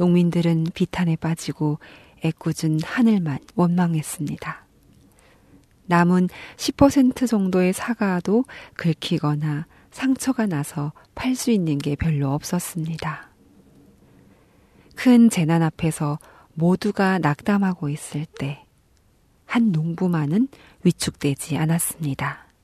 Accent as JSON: {"language": "Korean", "country": "North Korea", "said": "저는 탈북민 방송원"}